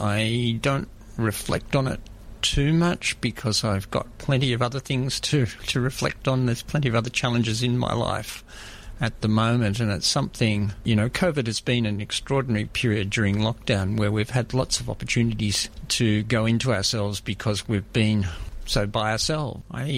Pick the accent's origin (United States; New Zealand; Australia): Australia; Ivanhoe, Victoria; I grew up in Ivanhoe. I have a younger sister, so it was quite an outer suburban experience at that point, really.